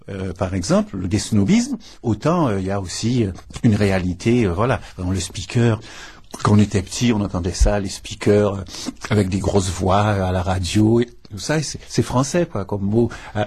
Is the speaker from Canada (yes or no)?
no; Saint-Claude, Guadeloupe; born there; Moi, je suis né à la Soufrière. Hein. L'hôpital où je suis né, il était sur le flanc du volcan à Saint-Claude.